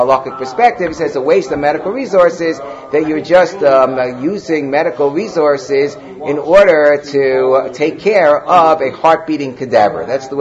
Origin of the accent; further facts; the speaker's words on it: Muncie, Indiana, United States; I grew up in Muncie